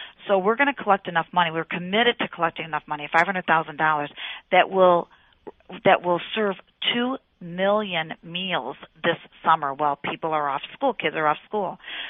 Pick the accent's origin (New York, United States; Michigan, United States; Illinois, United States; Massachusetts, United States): Michigan, United States; Detroit; I was born on on Shane Street in the city of Detroit. My parents owned a tavern. We lived on top, youngest of 10 children. Mm-hmm. So I really grew up in the city